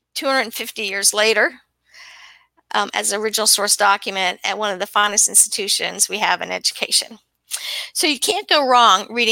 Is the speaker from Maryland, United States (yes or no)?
yes; Annapolis, Maryland, United States; So the thing that's interesting about him is I grew up near the Naval Academy. I lived in Annapolis for quite a long time.